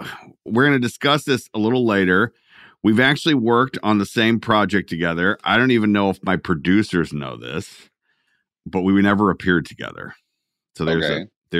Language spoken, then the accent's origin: English; Atlanta, Georgia, United States; No, I'm from Atlanta, Georgia, but I was just there.